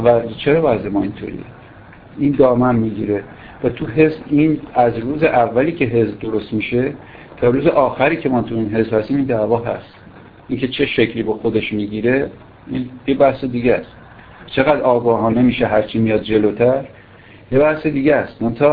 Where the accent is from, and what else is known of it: Tehran, Tehran Province, Iran